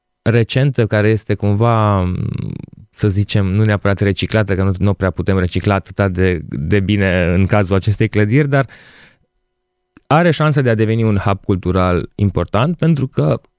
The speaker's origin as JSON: {"language": "Romanian", "town": "Timișoara", "region": "Timiș County", "country": "Romania", "said": "Eu sunt de la Timișoara."}